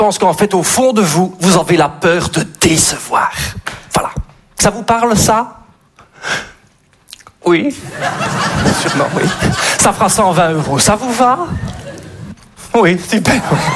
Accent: Belgium; je suis belge.

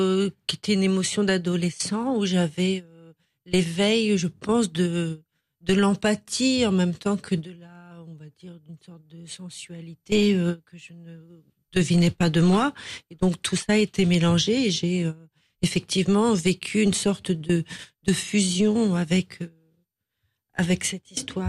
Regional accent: Amiens, Hauts-de-France, France; born there; On va dire que je suis valdoisienne d'amour, mais je suis née à Amiens.

